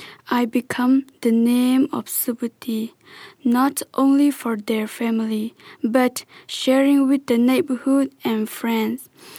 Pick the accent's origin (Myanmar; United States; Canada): Myanmar; I'm from Burma.